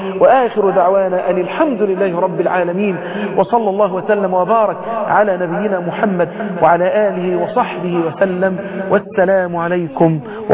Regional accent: Egypt; أن تحفظ بلدنا مصر وسائر بلاد المسلمين من كل سوء.

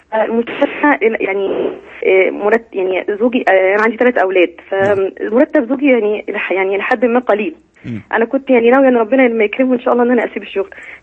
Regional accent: Alexandria, Alexandria Governorate, Egypt; من الاسكندريه.

